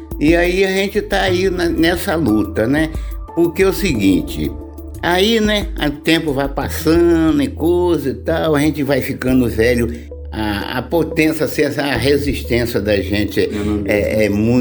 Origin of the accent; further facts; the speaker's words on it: Itaoca, Espírito Santo, Brazil; Não, eu sou lá do Espírito Santo, um lugar chamado Itaoca. Ah, eu sou de lá.